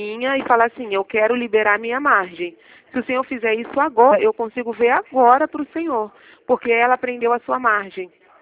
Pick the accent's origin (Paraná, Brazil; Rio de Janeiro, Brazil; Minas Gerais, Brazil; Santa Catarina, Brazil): Rio de Janeiro, Brazil; Sou do Rio.